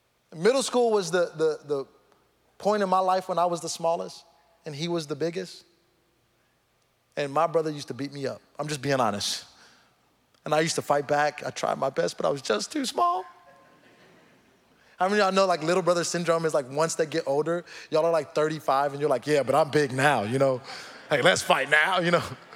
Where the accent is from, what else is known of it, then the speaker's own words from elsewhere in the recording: Missouri City, Texas, United States; we got ready to move from where we were to Houston, back to Houston. I'm from Missouri City, and I was like, you know what, we're coming back home.